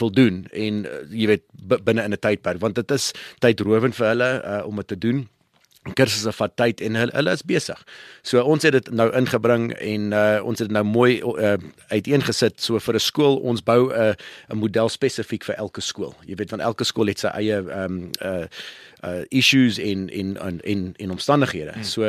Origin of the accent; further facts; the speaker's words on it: Gauteng, South Africa; also born or lived in Durban; ek was gebore in Durban, maar groot geword hier in die ou Transvaal, wat nou Gauteng is. Ek was op school by JP, baie trotse JP boy.